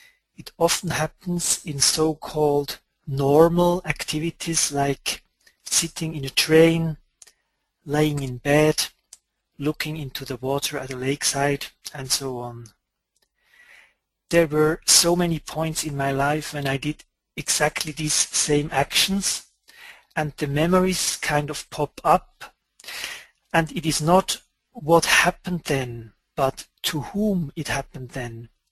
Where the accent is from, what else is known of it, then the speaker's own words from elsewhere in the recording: Lucerne, Switzerland; from Lucerne in Switzerland. I am 50 years old.